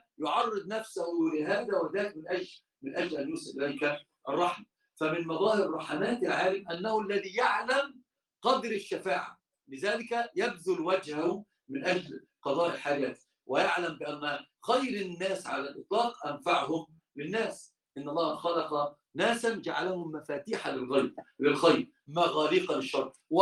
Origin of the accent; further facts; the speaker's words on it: Egypt; عندنا في مصر عشان تعرفوا احنا المصريين هم لا نجهل شيئا